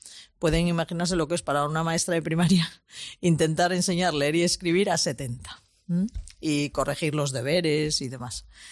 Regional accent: Santander, Cantabria, Spain; Curiosamente, yo soy de Santander y el primer destino le tuve en Córdoba

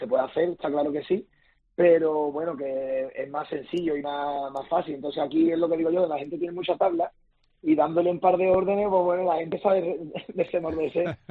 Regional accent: Cádiz, Andalusia, Spain; Somos de Cádiz, Cádiz, como se suele decir, sí que es verdad.

